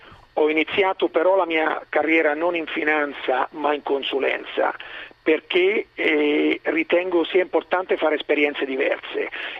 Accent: Fabriano, Marche, Italy; io sono di Fabriano, io sono marchigiano, passo certamente molta parte del mio tempo viaggiando in giro per il mondo, però torno sempre a Fabriano e continuo a passare il tempo nelle Marche, sia per lavoro sia con la mia famiglia.

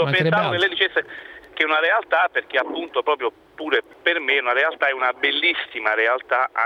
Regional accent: Naples, Campania, Italy; io sono orgoglioso di essere napoletano

